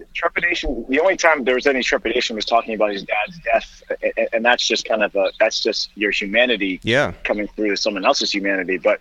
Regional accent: Boston, Massachusetts, United States; At that time, I'm from Boston, and Emerson Radio, for 2 hours every Friday night, there was a hip-hop show for 2 hours.

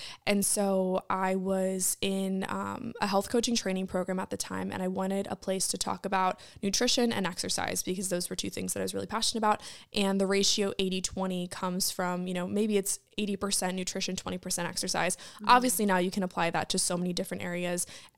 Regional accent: Maryland, United States; I am from Maryland.

